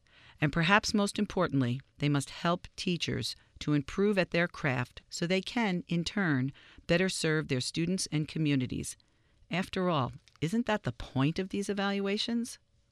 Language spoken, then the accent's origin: English; Harrison, United States; taught special education in my hometown of Harrison